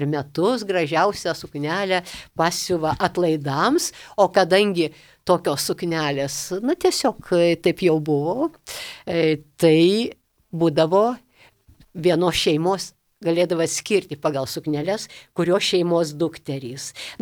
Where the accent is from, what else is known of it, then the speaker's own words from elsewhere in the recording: Užpaliai, Utena County, Lithuania; Aš jau šiek tiek minėjau apie mano tėviškės Užpalių